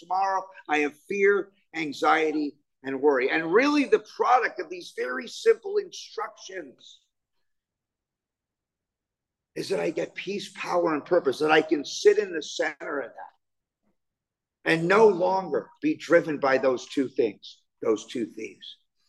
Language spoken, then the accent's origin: English; Malibu, California, United States; And I said, well, I grew up in Malibu.